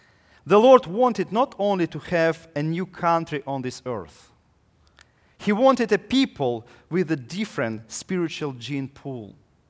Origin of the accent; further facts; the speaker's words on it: Ukraine; And I came from Ukraine, I remember the very famous person named Lenin.